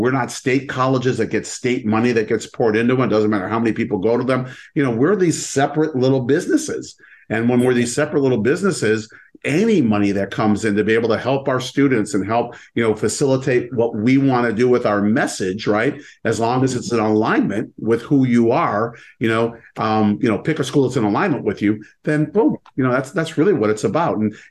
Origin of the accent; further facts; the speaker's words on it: San Diego, California, United States; Because San Diego is my hometown, and we had to find a restaurant to be able to hold that.